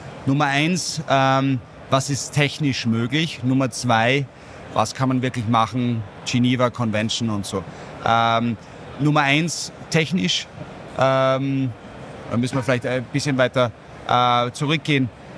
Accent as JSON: {"language": "German", "country": "Austria", "said": "Ich bin Österreicher."}